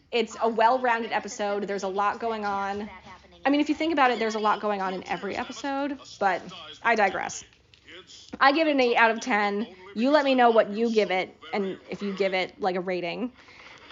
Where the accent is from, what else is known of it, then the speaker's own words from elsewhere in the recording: Connecticut, United States; from Connecticut.